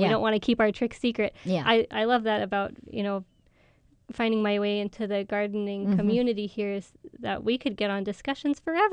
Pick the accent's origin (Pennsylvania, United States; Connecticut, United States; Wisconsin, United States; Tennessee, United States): Connecticut, United States; I grew up in Connecticut, mm-hmm. and now I'm kind of learning about Connecticut climate